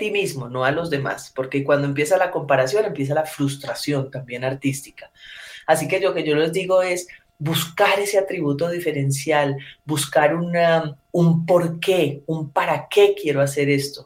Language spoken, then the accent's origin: Spanish; Ginebra, Valle del Cauca, Colombia; born there; yo nací en el Valle del Cauca, en Ginebra, soy hija del Festival del Mono Núñez, y mi raíz principal es la música andina